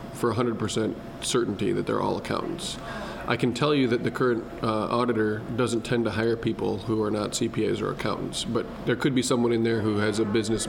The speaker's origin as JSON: {"language": "English", "town": "Decorah", "region": "Iowa", "country": "United States", "tie": "born or raised there", "said": "Born and raised. My dad is from Decorah. His parents are from Oshin, which is about 10 miles away. Grew up there."}